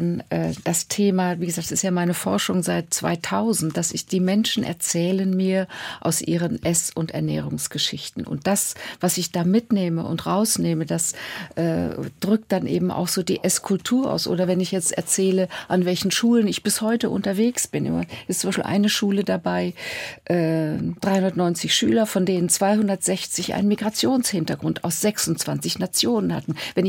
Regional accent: Saarland, Germany; born there; Ich bin im Saarland geboren

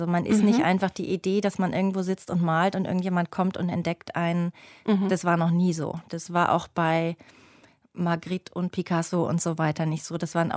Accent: Berlin, Germany; meine Verbundenheit mit Berlin und mit Berlin als meiner Heimat

